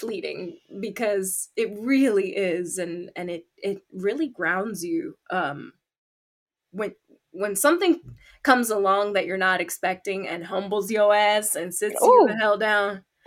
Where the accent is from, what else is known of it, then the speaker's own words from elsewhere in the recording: Dominican Republic; I remembered living in Dominican Republic with the electrici